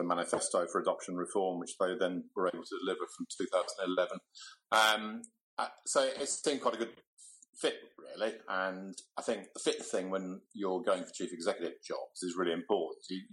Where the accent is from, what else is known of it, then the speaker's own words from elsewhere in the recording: Wolverhampton, West Midlands, United Kingdom; And then I fell into working with young offenders completely by accident in my hometown. This was in the mid-70s in Wolverhampton.